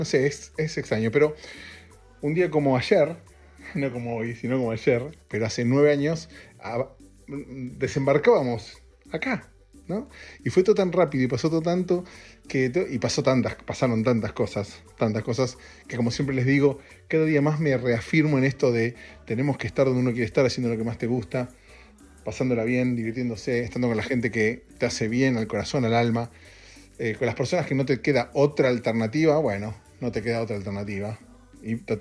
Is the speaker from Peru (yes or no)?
no; Argentina; moved away as an adult; now in Los Angeles, United States; Ayer se cumplieron 9 años desde que me mudé de Argentina a Los Ángeles.